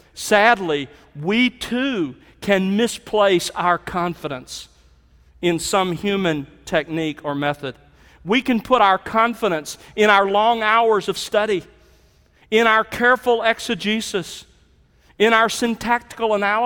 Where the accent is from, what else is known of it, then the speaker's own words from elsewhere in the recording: Mobile, Alabama, United States; I grew up in churches in Mobile, Alabama, where all too often the pastors had very great confidence in their style.